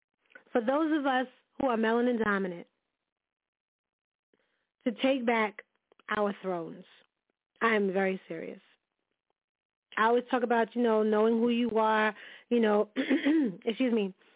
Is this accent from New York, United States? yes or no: yes; New York, United States; yeah, I was born and raised in New York, love New York, it's wonderful.